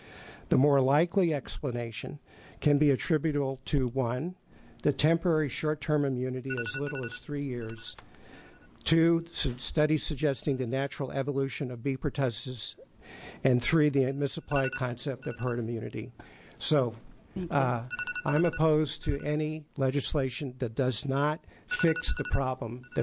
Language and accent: English; Medford, Oregon, United States; I'm from Medford, Oregon. I'm a parent.